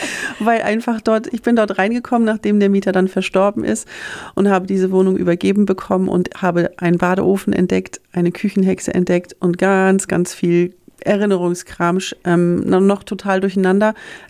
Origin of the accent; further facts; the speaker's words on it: Hildesheim, Lower Saxony, Germany; ich bin Baujahr 72 in Hildesheim gebaut sozusagen, geboren und seitdem bin ich auch gar nicht weggegangen.